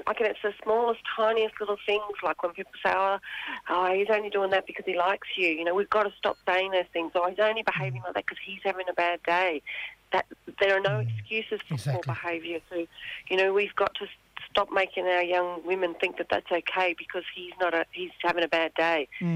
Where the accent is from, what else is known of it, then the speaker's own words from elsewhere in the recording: Adelaide, South Australia, Australia; So I'm a proud Yunkinjarra Wirunga woman. I'm from South Australia, Adelaide, Sojourner Way. And I now live on the lands of the people of the Kulin Nation, raising my boy here